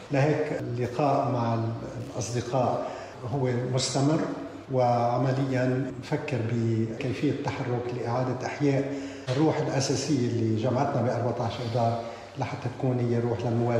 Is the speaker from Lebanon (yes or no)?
yes; Tripoli, North Governorate, Lebanon; بالنسبة لي وبالنسبة لكتير ناس من أبناء مدينتي طرابلس